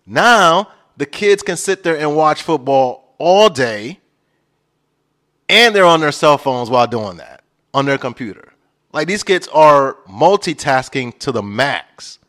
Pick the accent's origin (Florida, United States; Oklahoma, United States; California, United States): Florida, United States; Orlando; when we were watching the NFL, at least, you know, growing up in Orlando, you know, you watch the Dolphins game.